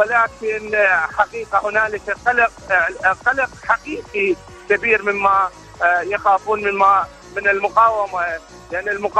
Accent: Iraq; من العراق

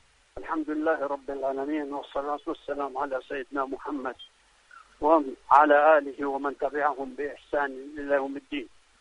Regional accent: Palestine; فلسطينيين نحن عندنا وعد من رب العالمين

